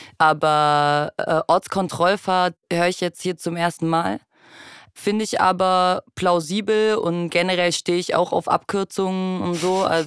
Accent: Halle, Saxony-Anhalt, Germany; born there; Also das ist da in der hallischen Innenstadt, nördliche Innenstadt, wo ich geboren bin, ist das so ein Mix.

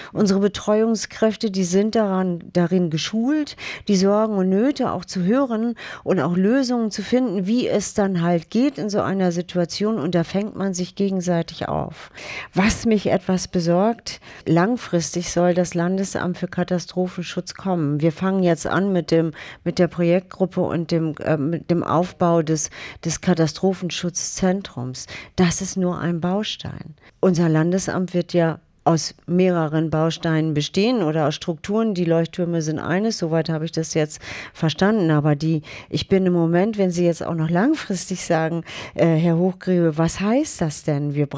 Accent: North Germany, Germany; ich komme aus Norddeutschland, ich finde das super

